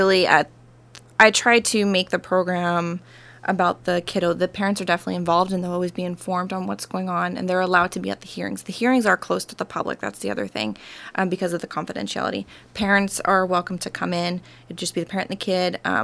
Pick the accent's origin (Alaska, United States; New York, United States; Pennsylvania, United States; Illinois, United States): Alaska, United States; Anchorage; My husband and I, we moved here in the beginning of June. We're from Anchorage.